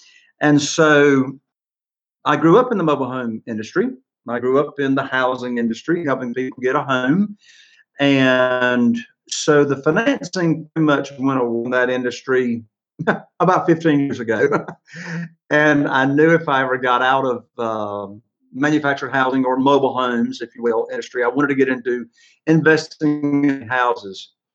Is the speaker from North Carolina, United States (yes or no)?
yes; Morehead City, North Carolina, United States; So I was born and raised here in the Morehead City, North Carolina area. Grew up here